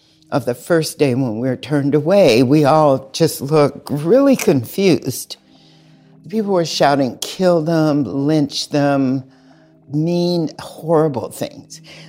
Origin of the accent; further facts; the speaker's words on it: the South, United States; I mean, he was young. We're from the South.